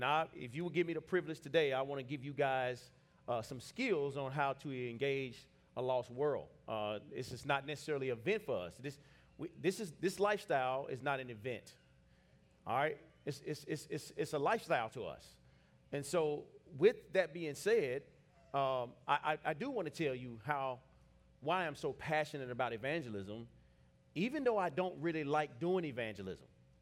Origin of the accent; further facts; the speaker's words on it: Little Rock, Arkansas, United States; I grew up in Little Rock, Arkansas. I grew up in a really broken family.